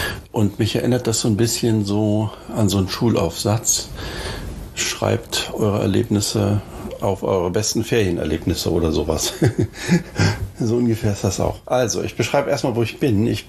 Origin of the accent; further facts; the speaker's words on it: Berlin, Germany; born there; wo ich geboren wurde. Und das ist Berlin-Lichtenberg. Und ich fühle mich mit Berlin-Lichtenberg nicht so wahnsinnig verbunden